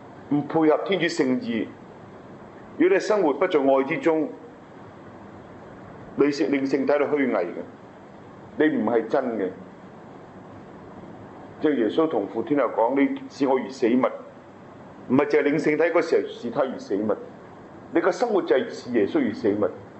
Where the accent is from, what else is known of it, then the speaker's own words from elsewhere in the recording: China; 加上我們中國人有些不好的傳統的這個風氣